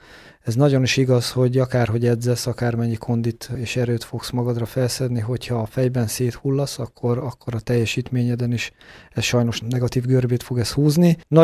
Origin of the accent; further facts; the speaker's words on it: Szeged, Csongrád-Csanád, Hungary; mind a ketten szegediek vagyunk, és onnan járunk át ide-vissza